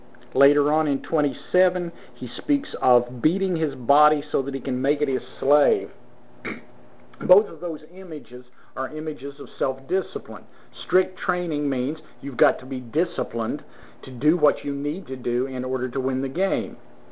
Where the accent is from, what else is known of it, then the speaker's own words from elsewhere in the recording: Indiana, United States; Larry Bird just happens to be from my home state of Indiana and played ball in my hometown in university.